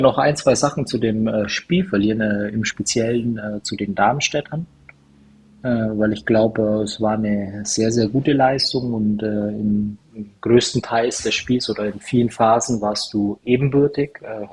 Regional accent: Germany; ich als Deutscher kann dann da nicht viel einschmeißen

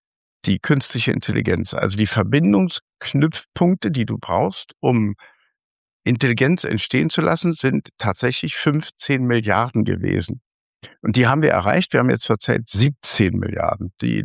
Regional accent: Berlin, Germany; und übrigens als Berliner übrigens, das ist das Allerschärfste.

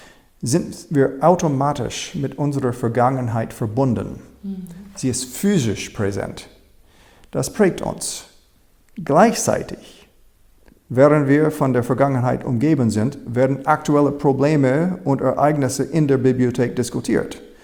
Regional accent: United States; Als Amerikaner habe ich zwei Werke von dem Revolutionär Thomas Paine gefunden, ins Deutsch übersetzt.

